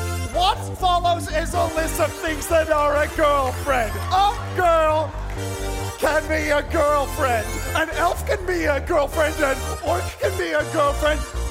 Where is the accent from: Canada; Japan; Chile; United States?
Japan; first language German; English is a second language; Like I'm Japanese nationality, but my first language is German.